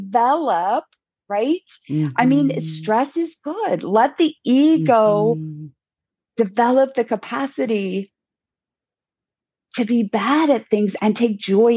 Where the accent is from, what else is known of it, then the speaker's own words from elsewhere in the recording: Illinois, United States; oh, I know where it is. I'm from Illinois, so I know what you're talking about.